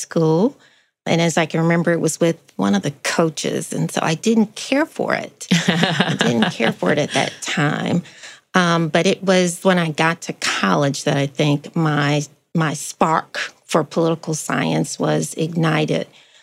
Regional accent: Baton Rouge, Louisiana, United States; Baton Rouge, Louisiana.

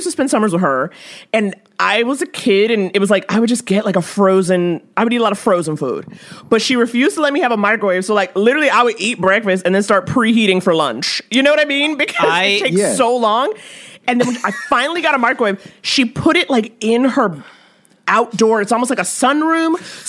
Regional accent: New York, United States; I just feel like as a New Yorker, I can just see people turning around being like, who this bitch?

